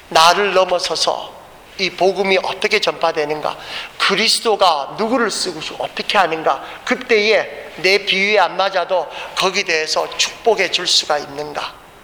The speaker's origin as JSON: {"language": "Korean", "region": "Busan", "country": "South Korea", "tie": "born or raised there", "said": "대구나 부산은 제 고향이 부산이라니까"}